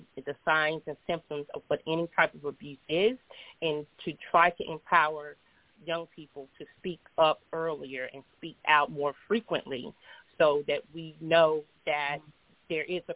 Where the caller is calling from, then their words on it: Seattle, Washington, United States; calling from the Seattle, Washington area.